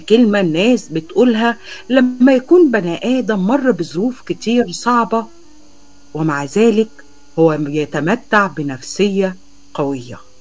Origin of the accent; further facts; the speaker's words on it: Egypt; في مثل عندنا في مصر بيقول